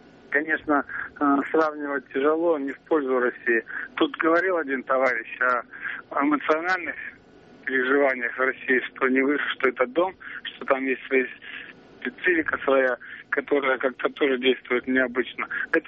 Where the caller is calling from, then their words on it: Toronto, Ontario, Canada; Я звоню из Торонто.